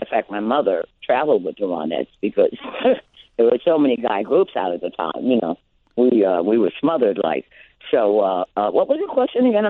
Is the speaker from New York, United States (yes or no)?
yes; New York City, New York, United States; I'm from Spanish Harlem, and I grew up with the Puerto Rican girls and the Spanish girls and the black girls